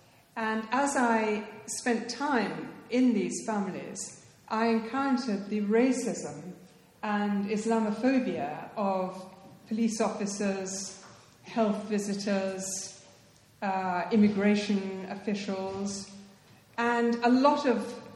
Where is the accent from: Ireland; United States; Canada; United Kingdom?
United Kingdom; I found profoundly shaming as a British person.